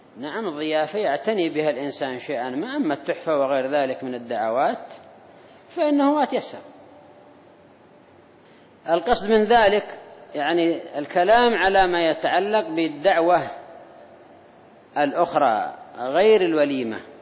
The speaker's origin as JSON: {"language": "Arabic", "country": "Yemen", "said": "وبالأخص عندنا في اليمن"}